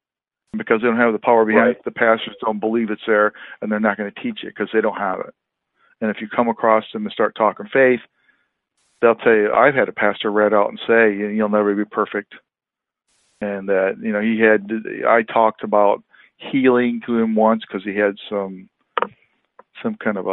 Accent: Michigan, United States; No, but I'm from Michigan, and the Lutheran Church is up here too.

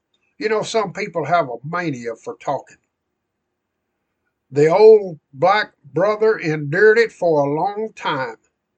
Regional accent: Illinois, United States; All of this occurred as I prayed in my hometown near Chicago.

